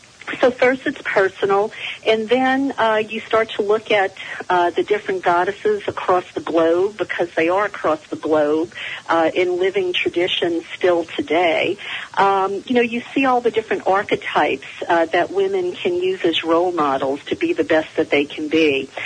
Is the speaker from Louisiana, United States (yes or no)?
yes; New Orleans, Louisiana, United States; That's right. I'm from the Big Easy, as so many people call it, the home of Mardi Gras and beignets and crawfish boils.